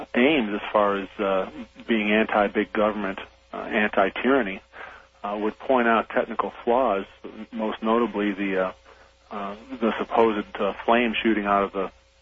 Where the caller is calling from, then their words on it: Phoenix, Arizona, United States; I'm calling from Phoenix, Arizona.